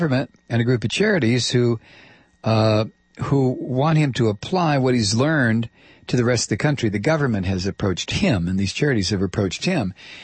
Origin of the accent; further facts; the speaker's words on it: Toledo, Ohio, United States; When I was a kid growing up in Toledo, Detroit was like